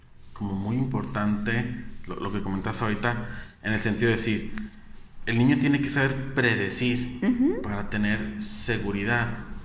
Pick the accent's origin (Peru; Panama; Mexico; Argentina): Mexico; Y incluso como mexicanos tenemos un dicho, ¿no?